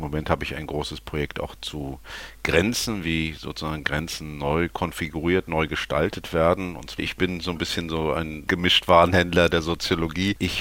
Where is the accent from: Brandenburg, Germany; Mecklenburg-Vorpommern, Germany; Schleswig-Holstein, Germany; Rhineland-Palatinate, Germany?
Mecklenburg-Vorpommern, Germany; Rostock; Ja, Lütten Klein ist der Ort, wo ich aufgewachsen bin.